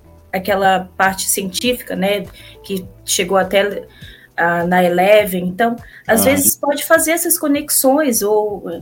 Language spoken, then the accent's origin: Portuguese; Acre, Brazil; temos o Acre, minha terra